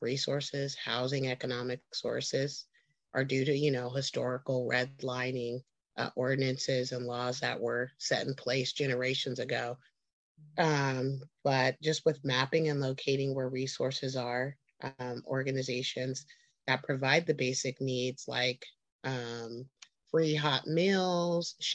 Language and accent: English; Sacramento, California, United States; Well, I'm from Sacramento. I was raised here. It come from a military family that was stationed here